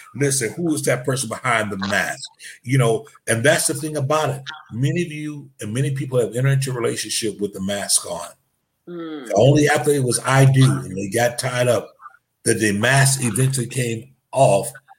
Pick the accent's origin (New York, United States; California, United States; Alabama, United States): Alabama, United States; I'm rooting for everything out of Alabama. Why? Because I'm from Alabama.